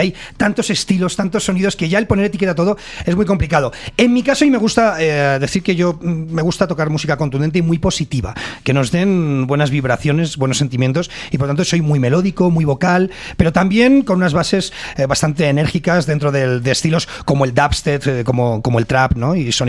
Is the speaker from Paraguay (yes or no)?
no; Madrid, Community of Madrid, Spain; Bueno, pues yo soy de España, exactamente de la ciudad de Madrid. Y bueno, pues de ahí vengo con mi música, sí señor.